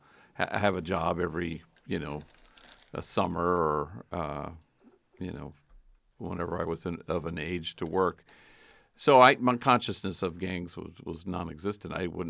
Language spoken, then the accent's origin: English; California, United States; Well, I grew up in the Wilshire area. I have five sisters and two brothers and lived over, in St. Brendan's Parish, if that means anything to anybody.